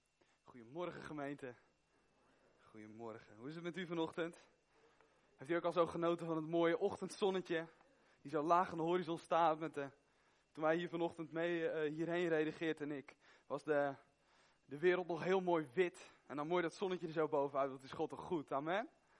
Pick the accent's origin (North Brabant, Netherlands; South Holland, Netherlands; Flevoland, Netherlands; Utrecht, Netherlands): Utrecht, Netherlands; Veenendaal; Ik kom uit Veenendaal, ik zit in de kerk Mozaïek 0318